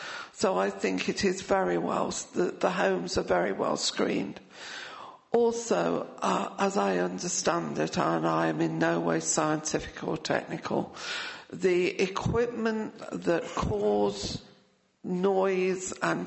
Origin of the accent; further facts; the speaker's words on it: Nottingham, East Midlands, United Kingdom; I come from Nottingham. Nottingham traditionally has gone to work early.